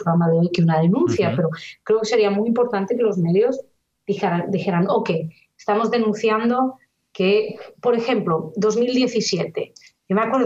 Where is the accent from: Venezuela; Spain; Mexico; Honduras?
Spain; como española o como demócrata, me produce una profunda tristeza ver lo que está sucediendo